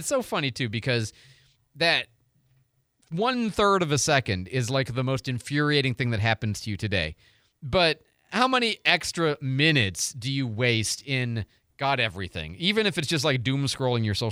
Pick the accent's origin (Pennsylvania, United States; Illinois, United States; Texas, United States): Illinois, United States; Chicago; See, I grew up in Chicago is where I learned to drive.